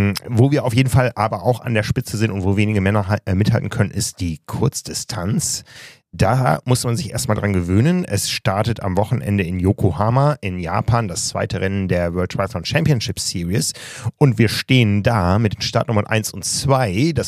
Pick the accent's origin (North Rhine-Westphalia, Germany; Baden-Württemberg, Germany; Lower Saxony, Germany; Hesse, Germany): Lower Saxony, Germany; Osnabrück; Ich war in meiner Heimatstadt Osnabrück